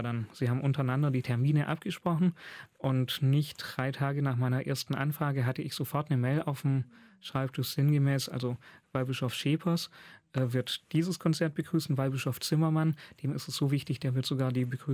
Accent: Rottweil, Baden-Württemberg, Germany; Ich stamme aus Rottweil, älteste Stadt in Baden-Württemberg.

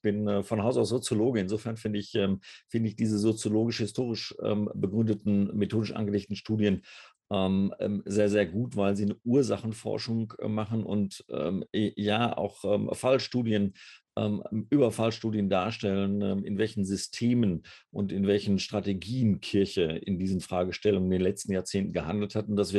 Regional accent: North Rhine-Westphalia, Germany; Ich komme ja aus dem Ruhrgebiet, insofern würde man jetzt hier sagen, ja, ist ja auch so.

